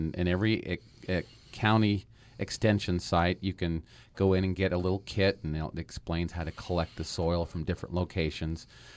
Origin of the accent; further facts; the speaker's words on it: Mendon, United States; when I grew up in Mendon. Mendon kind of sits down into a, I won't call it a hole, but it there are a lot of springs that are in town.